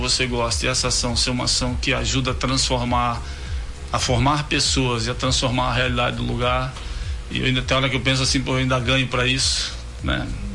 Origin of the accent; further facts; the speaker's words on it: São Mateus, Espírito Santo, Brazil; now in Uruguaiana, Brazil; sou capixaba de São Mateus, uma cidade que fica a 67 quilômetros da divisa com a Bahia, extremo norte do Espírito Santo. Uma cidade bem importante na região.